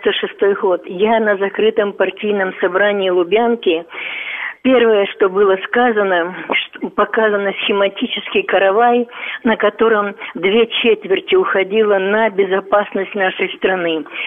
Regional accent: Moscow, Russia; я москвичка

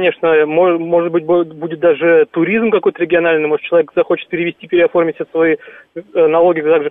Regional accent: Moscow, Russia; я москвич, как бы, и мне проще сказать про Москву

